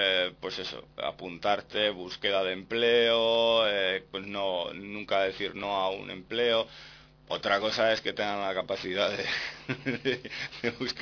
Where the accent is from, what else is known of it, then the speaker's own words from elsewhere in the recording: Irún, Basque Country, Spain; por ejemplo, en mi pueblo, en Irún